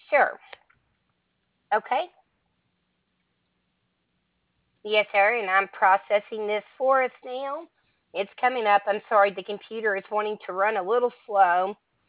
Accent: Alabama, United States; I'm in Alabama. Well, I'm from Alabama. I'm actually in Maine now, my husband who's in the Air Force

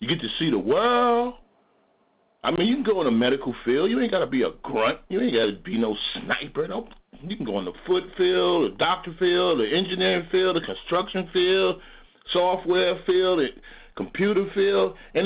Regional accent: Mount Vernon, New York, United States; When I didn't have Jack, I'm from Mount Vernon, New York.

